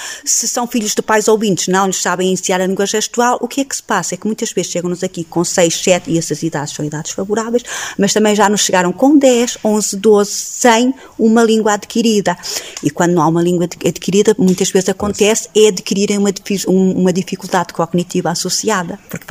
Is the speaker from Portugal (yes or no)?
yes; Lamego, Viseu, Portugal; Eu, pessoalmente, sou a única que sou daqui perto, porque sou de Lamego.